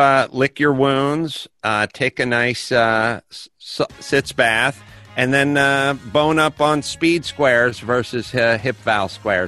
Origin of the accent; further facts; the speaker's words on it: North Hollywood, California, United States; Again, I was 9 and from North Hollywood and had no idea what a husk was.